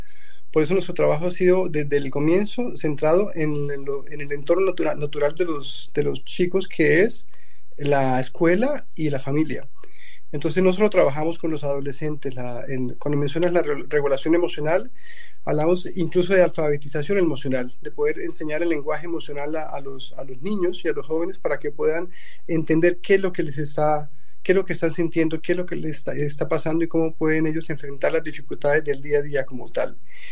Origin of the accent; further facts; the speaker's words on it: Colombia; Y como colombianos, tú que eres colombiana, sabes que los colombianos siempre creemos que las cosas pueden estar mejor.